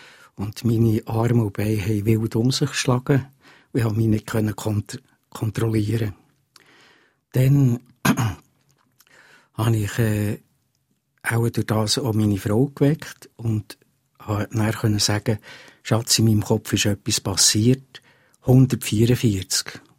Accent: Oberhofen, Bern, Switzerland; Ich bin in der Gegend von Thun aufgewachsen, gebürtiger Oberhofner. Und in Uetendorf in die Schule gegangen.

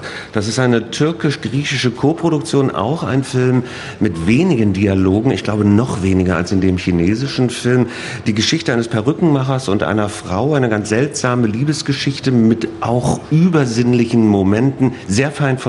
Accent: East Germany, Germany; Ich bin in der DDR aufgewachsen.

